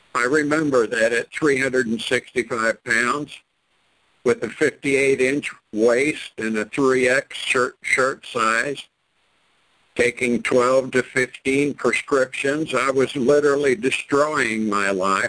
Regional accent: Burnville, Indiana, United States; now in Missouri, United States; I was born in Burnville, Indiana, population 75. It was a one-street town with two alleys and dogs all around.

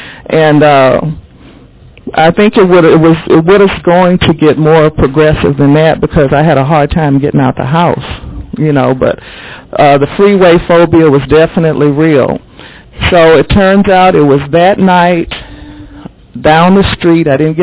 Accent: Texas, United States; now in California, United States; It was okay in my neighborhood. It was okay in the state. I came from Texas.

